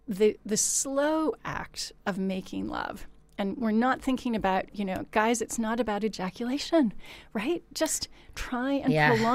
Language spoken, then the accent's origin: English; California, United States; now in England; with the gray here in England, I'm from Southern California.